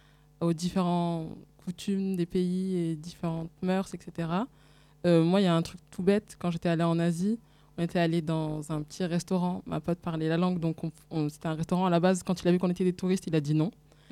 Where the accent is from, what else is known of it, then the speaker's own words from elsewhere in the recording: Comoros; now in France; parce que moi je suis comorienne, mais je suis pas allée souvent, ça coûte hyper cher.